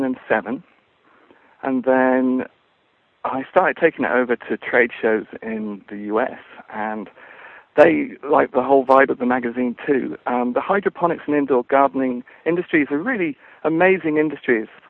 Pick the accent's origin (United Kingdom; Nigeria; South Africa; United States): United Kingdom; Midlands; I grew up in Britain, and I'm just a typical supermarket kid from the 70s, really. And I grew up in a typical housing estate in the Midlands